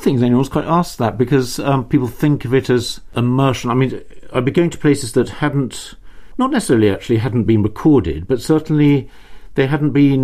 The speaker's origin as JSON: {"language": "English", "country": "United Kingdom", "said": "And of course, the British, and I am British, for better or worse, there's a lot of these explorer types."}